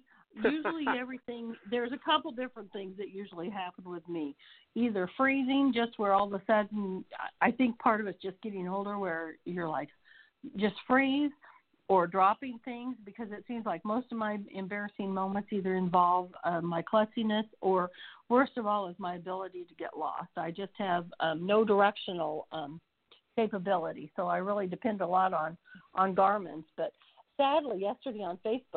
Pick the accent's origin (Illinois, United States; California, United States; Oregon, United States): Illinois, United States; Mattoon; also born or lived in Pinckneyville / Pawnee; I was born in the town of Pinckneyville, Illinois. I was raised in Mattoon and Pawnee.